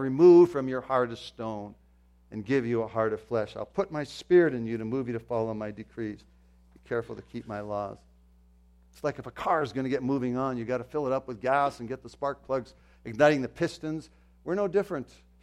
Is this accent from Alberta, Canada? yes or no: yes; Coal Branch, Alberta, Canada; So I grew up in the Coal Branch area there